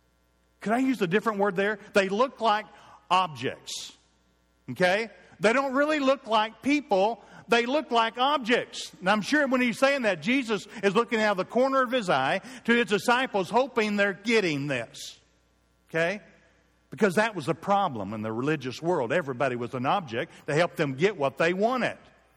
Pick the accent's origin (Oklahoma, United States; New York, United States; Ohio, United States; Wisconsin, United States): Oklahoma, United States; Clayton; the needs where I grew up in Clayton, Oklahoma